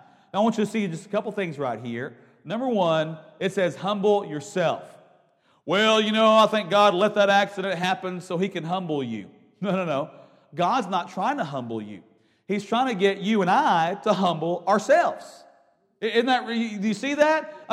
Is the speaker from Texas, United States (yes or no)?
yes; Houston, Texas, United States; I grew up in Houston, and we thought, you know, I grew up in a denomination that was just kind of evil